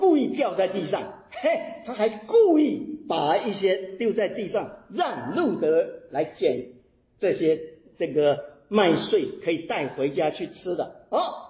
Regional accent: Taiwan; 我是在台湾长大的，台湾我成长的过程当中

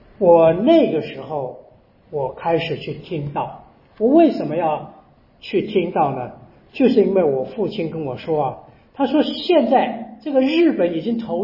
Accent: Taiwan; 那么他们都在日本留学，然后回到台湾，在台湾呢开业啊。那么我可以说在生长的环境里面，这个医生的家庭里面

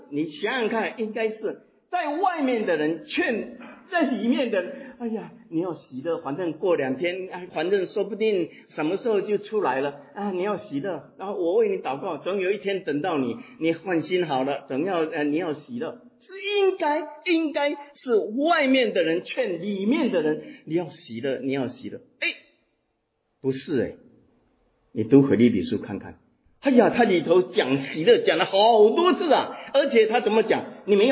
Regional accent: Fuzhou, Fujian, China; 在那边才发现我是福州人。

